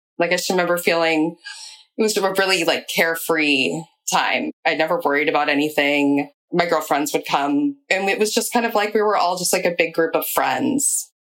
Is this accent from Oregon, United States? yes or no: yes; Portland, Oregon, United States; So I'm from Portland, Oregon, and I grew up in just the suburbs, just had a pretty typical childhood.